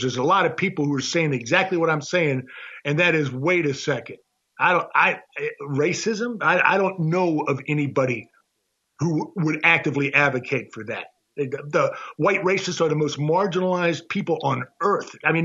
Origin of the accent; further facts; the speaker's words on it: Annapolis, Maryland, United States; Well, man, I was raised mostly in Annapolis, Maryland.